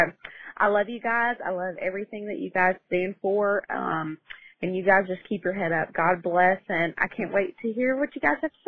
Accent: Mississippi, United States; I'm from Mississippi.

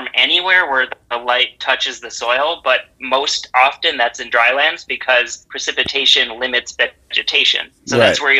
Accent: United States; now in Spain; I'm an American. I'm actually in Spain now studying biocrusts and climate change

